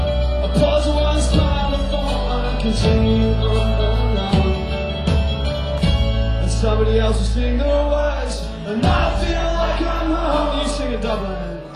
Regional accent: Winchester, South East England, United Kingdom; we come from England, sorry. But this is sort of about where I'm from. I come from the south of England, a place called Winchester.

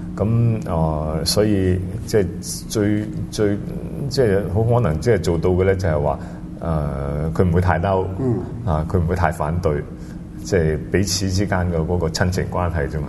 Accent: Hong Kong; moved away as an adult; also born or lived in United States; 我雖然我喺香港長大啊，但係我18歲嗰陣時就去咗美國一個大學嗰度讀書，嗰個大學咧係喺郊區嘅。

